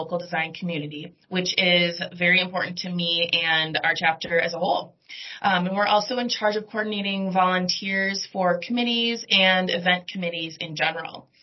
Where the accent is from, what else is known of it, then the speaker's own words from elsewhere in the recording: St. Paul, Minnesota, United States; and I'm originally from St. Paul, so a local hometown girl